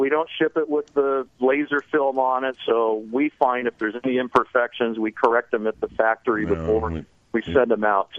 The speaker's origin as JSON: {"language": "English", "town": "Whittier", "region": "California", "country": "United States", "tie": "born or raised there", "said": "Grew up in Whittier, California, which is halfway between downtown Los Angeles and Disneyland."}